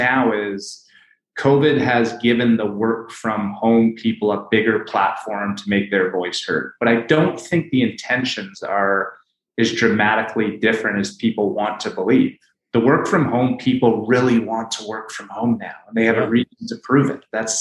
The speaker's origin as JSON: {"language": "English", "country": "Canada", "tie": "born or raised there", "said": "as I said, I grew up in Canada, and there's a lot of beautiful things about both countries"}